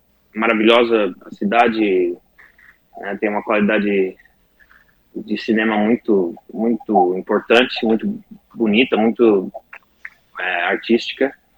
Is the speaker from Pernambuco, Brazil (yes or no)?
no; Criciúma, Santa Catarina, Brazil; born there; also born or lived in Baixada Fluminense; Pois é, eu nasci em Criciúma e residi um bom tempo na Baixada Fluminense.